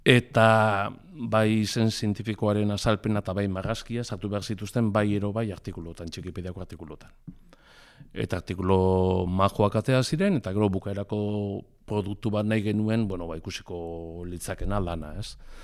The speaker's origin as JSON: {"language": "Basque", "town": "Aretxabaleta", "region": "Basque Country", "country": "Spain", "said": "adibidez ni Aretxabaldetakoa naiz"}